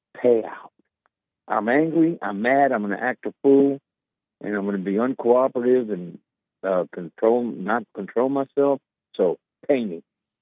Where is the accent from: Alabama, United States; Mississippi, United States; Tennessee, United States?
Tennessee, United States; because I grew up in Tennessee, people think Jim Crow is a liquor.